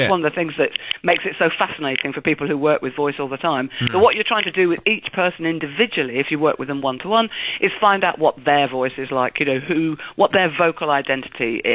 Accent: United Kingdom; I am British and 8:30 in the morning doesn't happen singing

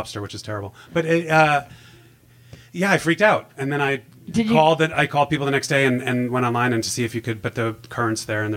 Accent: New York, United States; and she was from Boston, which, you know, and I'm from New York, so I don't.

